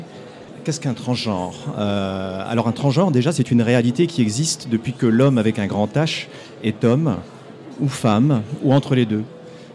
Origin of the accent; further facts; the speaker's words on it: United States; Comme vous savez, je viens des États-Unis, ce n'est pas du one size fits all.